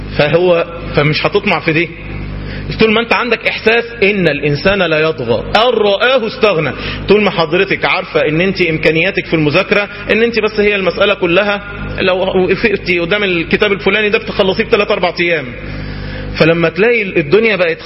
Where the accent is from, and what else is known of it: Egypt